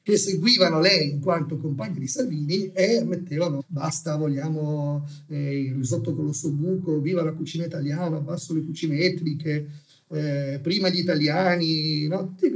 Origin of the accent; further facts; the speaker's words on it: Turin, Piedmont, Italy; mio padre era già diventato un commerciante a Porta Palazzo, per cui sono cresciuto nella Porta Palazzo degli anni 60, con il pieno boom economico